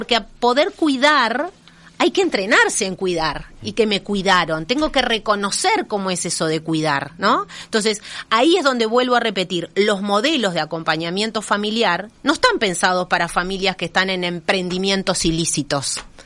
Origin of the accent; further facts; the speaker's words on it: Uruguay; Y eso como sociedad uruguaya tiene que ser algo que nos quede claro